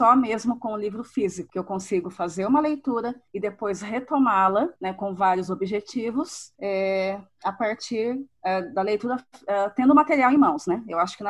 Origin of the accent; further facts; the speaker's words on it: Brazil; Nós, enquanto brasileiros, nós não estamos passivos para questões desse tipo.